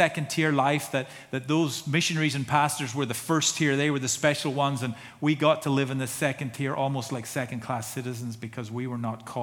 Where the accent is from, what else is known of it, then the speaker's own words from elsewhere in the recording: Ireland; Well, I'm Irish. What do you expect?